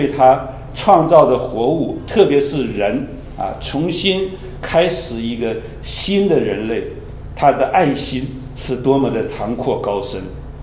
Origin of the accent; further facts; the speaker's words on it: Taiwan; 其实我小的时候在台湾，每一次下过雨，这个天刚刚晴的时候就有彩虹啊